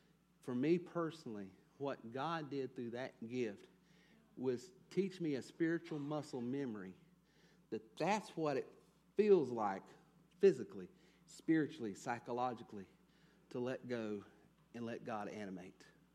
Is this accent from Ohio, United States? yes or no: no; Edmond, Oklahoma, United States; I'm from Edmond, and that's what they do over in Chapman.